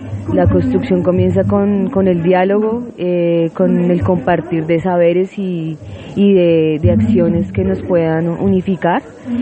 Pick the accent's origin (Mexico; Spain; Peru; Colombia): Colombia; Yo vengo de Colombia